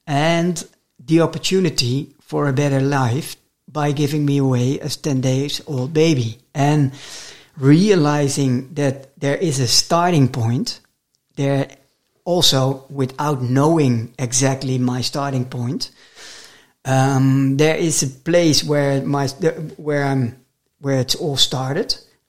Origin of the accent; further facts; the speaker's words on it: Netherlands; English is a second language; also born or lived in United States; I grew up in the Netherlands and partly in the US, but here is my starting point.